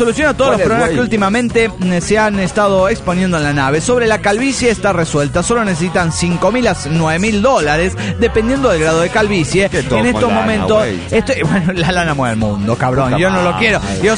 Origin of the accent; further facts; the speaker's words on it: Querétaro, Mexico; de Querétaro, México.